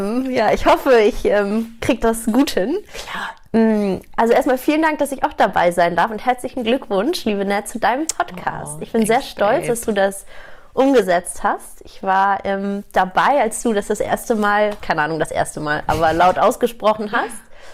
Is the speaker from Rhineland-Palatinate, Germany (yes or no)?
no; Hamburg, Germany; born there; now in Munich, Germany; 29 Jahre, gebürtige Hamburgerin, seit 10 Jahren jetzt aber schon in München.